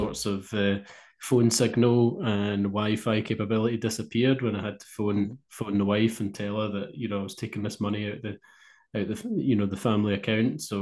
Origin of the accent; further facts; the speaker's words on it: Scotland, United Kingdom; So I'm invading from Scotland, and that's it.